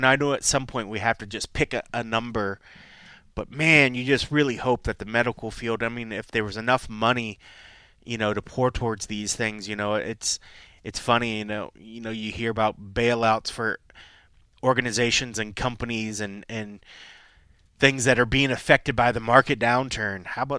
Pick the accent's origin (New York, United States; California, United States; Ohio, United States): Ohio, United States; Columbus; Like, Columbus is being my hometown, and the fact that that's coming forward